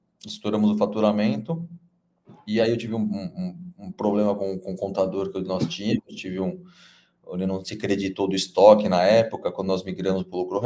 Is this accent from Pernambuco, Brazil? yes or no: no; Itu, São Paulo, Brazil; eu sou do interior de São Paulo, de Itu